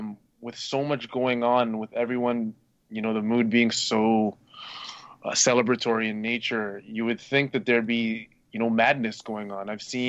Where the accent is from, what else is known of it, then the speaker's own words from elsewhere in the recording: Richmond Hill, Ontario, Canada; Yo, I don't know if any of the listeners know, but I'm from Richmond Hill.